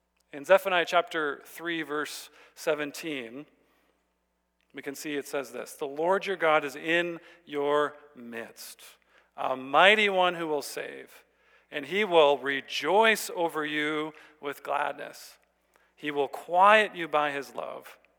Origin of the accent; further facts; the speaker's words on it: Saskatchewan, Canada; I grew up in Saskatchewan.